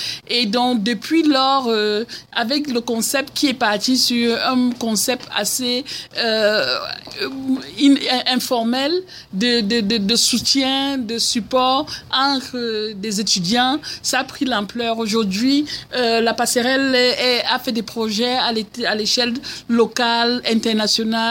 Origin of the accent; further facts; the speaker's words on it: Cameroon; c'est un proverbe qu'on utilise beaucoup en Afrique, au Cameroun, dans mon pays d'origine.